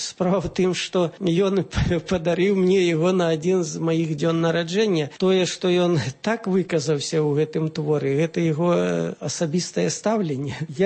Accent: Dzyaraunaya, Grodno Region, Belarus; я родам з Дзяраўной, са Слонімскага раёна.

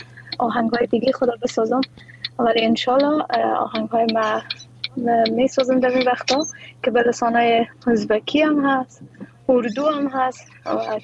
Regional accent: Afghanistan; first language Dari; بله خودستا جان، زبان مادری ما دری است، ولی ما خودم علاقمندی خاص به لسانهای مختلف و زبانهای مختلف دارم

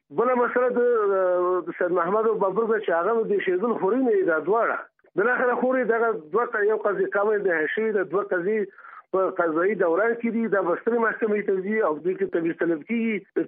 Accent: Kama, Nangarhar, Afghanistan; born there; زه د افغانستان د دې وطن بچی یم. زه د کامې دربند ولسوالۍ کې زېږېدلی یم

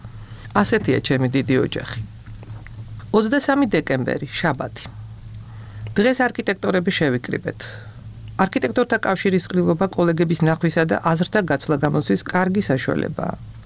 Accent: Tbilisi, Georgia; კოსტავას ქუჩაზე გავიზარდე. აკადემქალაქის მიმდებარე ტერიტორია ჩემი სახლის უკანაა. ბავშვობაში ხშირად მიფიქრია, რომ ეს უბანი იმსახურებდა კეთილგონიერ განაშენიანებას.

